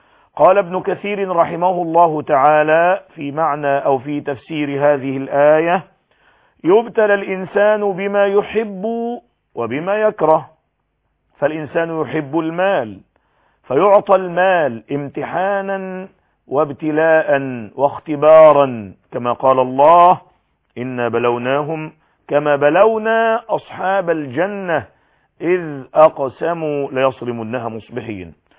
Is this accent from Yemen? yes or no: no; Egypt